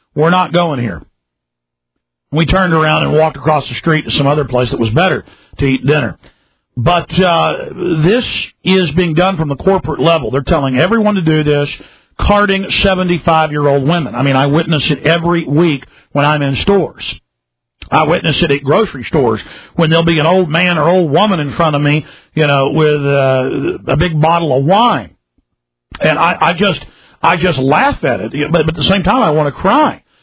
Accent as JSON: {"language": "English", "region": "Texas", "country": "United States", "said": "And I said, well, I'm from Texas, not Nazi Germany."}